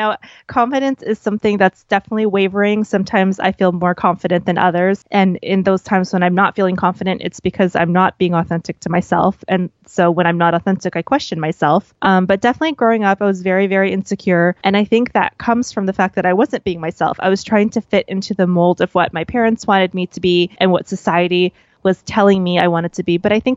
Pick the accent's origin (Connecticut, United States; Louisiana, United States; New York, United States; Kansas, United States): Louisiana, United States; New Orleans; I'm Vietnamese American, but I grew up in New Orleans. So I grew up in America, but my parents are immigrants.